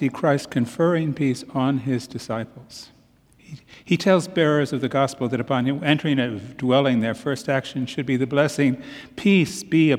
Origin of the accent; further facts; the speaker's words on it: Amsterdam, North Holland, Netherlands; I come to you from six time zones away. It's been a bit of a journey coming here. I come from Amsterdam. My wife and I live near Amsterdam. Our parish is in Amsterdam.